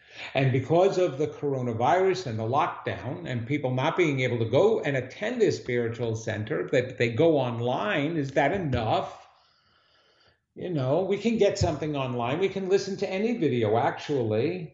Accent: New York, United States; If you're a New Yorker, you've got a lot of trouble. I'm a New Yorker.

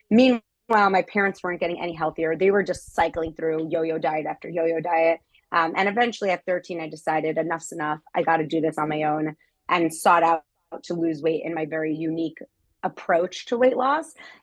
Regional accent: New York City, New York, United States; But so I grew up in New York City and at 4 years old, my parents got divorced.

